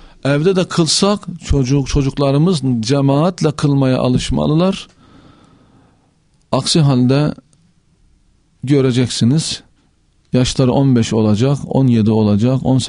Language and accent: Turkish; Adana, Turkey; Benim çocukluğum camide geçti. Caminin anahtarını ben taşırdım. Camiyi ben açıp kapardım. Eski tarihi eser ufak bir mescitti. Şeyh Zülfo Mescidi. Adana'da eskiden askerlik şubesiydi.